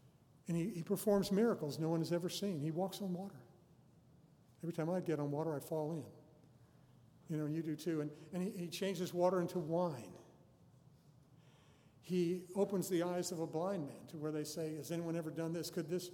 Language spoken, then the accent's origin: English; Denver, Colorado, United States; born there; I mean, they say I was born in Denver back in 1953, but I don't remember the birth.